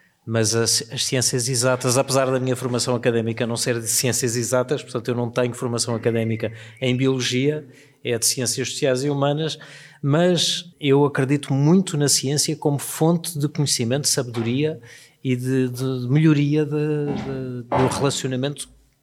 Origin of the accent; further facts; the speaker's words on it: Lisbon, Portugal; E eu sou lisboeta e vivo aqui.